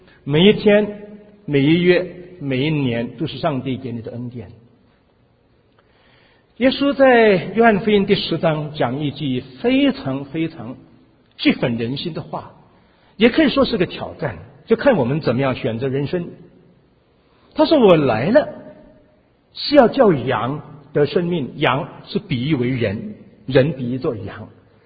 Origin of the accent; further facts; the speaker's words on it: Singapore; 我来自南洋，来自新加坡